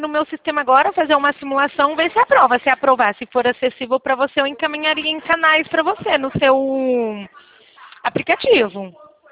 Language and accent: Portuguese; Araçatuba, São Paulo, Brazil; sou de Araçatuba aqui mesmo.